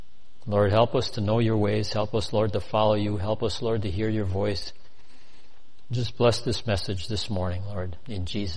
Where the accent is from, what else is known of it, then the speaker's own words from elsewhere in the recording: Cudahy, Wisconsin, United States; I grew up in Cudahy.